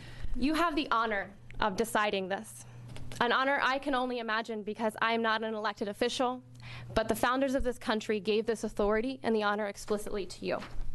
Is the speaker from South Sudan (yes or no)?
no; Portland, Oregon, United States; Portland.